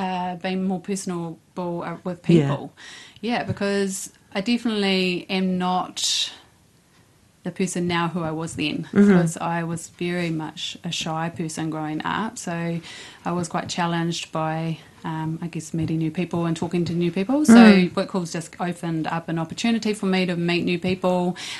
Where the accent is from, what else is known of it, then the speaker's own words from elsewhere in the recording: Lower Hutt, Wellington, New Zealand; I was born in Lower Hutt, so just over the hill.